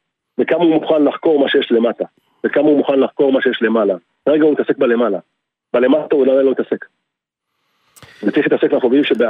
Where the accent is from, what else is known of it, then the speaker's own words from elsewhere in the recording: Be'eri, Southern District, Israel; כן, אני יליד 73, נולדתי בברי, גלתי כל חיי בברי, הוריי בברי.